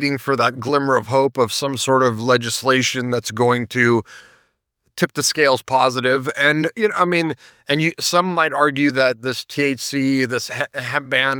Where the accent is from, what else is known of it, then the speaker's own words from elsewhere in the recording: Denver, Colorado, United States; also born or lived in California; And I'm from Denver originally. At the time that cannabis became legal, I lived in California. But being from Denver, a lot of my friends got licenses.